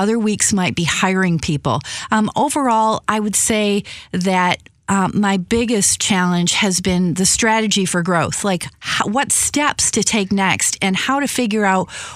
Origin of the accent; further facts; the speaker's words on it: Detroit, Michigan, United States; And it's funny because, 2 years ago, when you say, I'm from Detroit, people go, oh, I'm sorry.